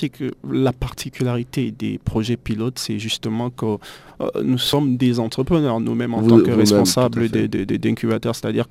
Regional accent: Cameroon; now in Tunisia; je suis du Cameroun, je crée une entreprise ici en Tunisie.

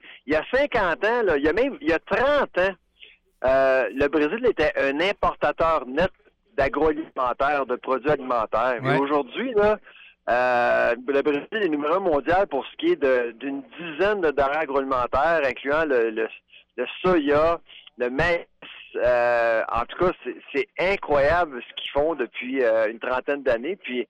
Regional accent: Canada; en tant que Canadien, je suis seul Canadien sur le programme là

